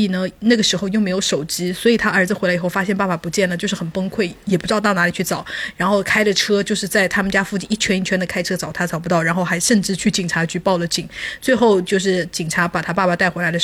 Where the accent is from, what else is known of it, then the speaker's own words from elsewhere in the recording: China; 咱都是中国人